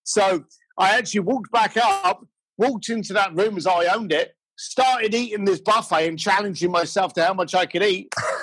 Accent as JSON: {"language": "English", "region": "London", "country": "United Kingdom", "said": "I was a bricklayer from East London with my family."}